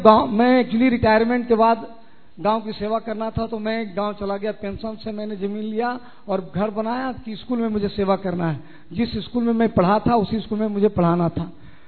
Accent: Patna, Bihar, India; और मैं पटना से हूँ

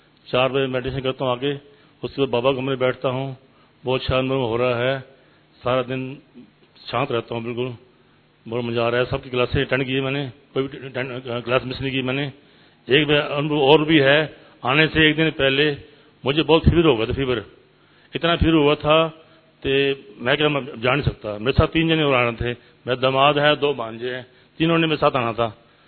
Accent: Panipat, Haryana, India; मैं पानीपत से आया हूँ, हुड्डा सेक्टर से।

